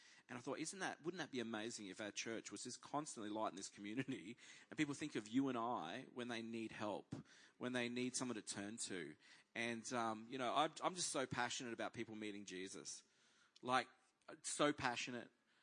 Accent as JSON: {"language": "English", "town": "Toowoomba", "region": "Queensland", "country": "Australia", "lives_now": "Woodridge, Australia", "said": "I didn't know what Woodridge was because I was from Toowoomba."}